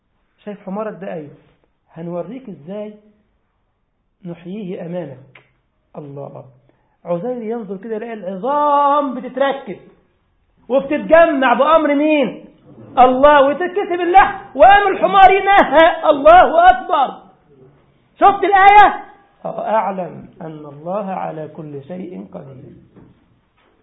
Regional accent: Egypt; طبعا بقول مصر عشان انا مصري مش عصبية

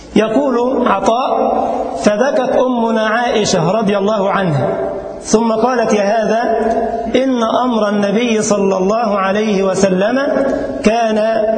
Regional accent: Egypt; وأذكر يوما في بلدنا مصر، وكنت في طريقي في شهر الصيام لأداء محاضرة

